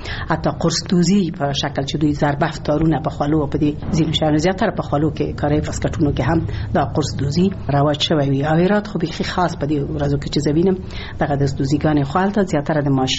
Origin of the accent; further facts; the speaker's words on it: Ghazni, Afghanistan; born there; زه په غزنی کې زیږیدلې ما